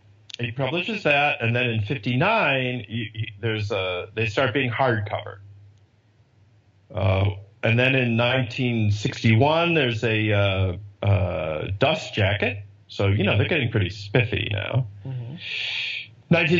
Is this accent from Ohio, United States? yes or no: no; Rochester, New York, United States; I grew up in Rochester, New York.